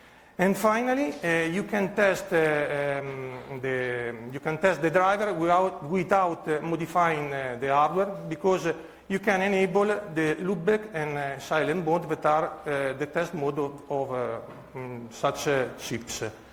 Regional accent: Italy; English is a second language; and I come from Italy.

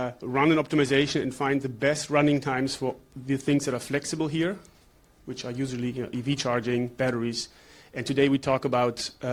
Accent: Germany; now in Amsterdam, Netherlands; from Germany, living in Amsterdam.

